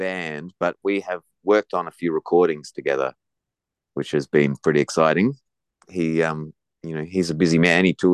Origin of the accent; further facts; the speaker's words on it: Adelaide, South Australia, Australia; I am from Adelaide. I was born and raised there, and I started playing music there